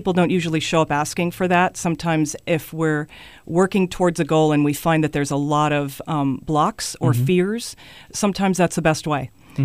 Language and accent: English; the South, United States; You know, I was raised in the South, where faith is a huge part of your life.